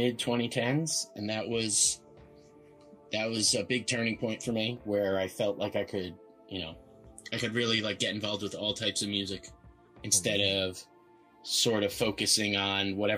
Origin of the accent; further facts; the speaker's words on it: New Jersey, United States; I'm from New Jersey, USA.